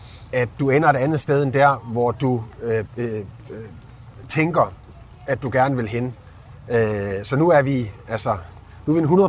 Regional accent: Uggerby, North Denmark Region, Denmark; Ja, jeg er fra mellem Skagen og Hirtshals, en lille by, der hedder Uggerby.

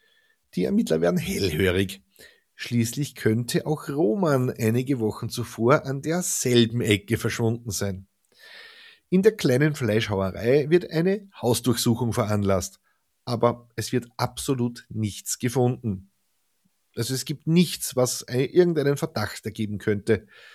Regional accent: Austria; Leute, ich bin Österreicher.

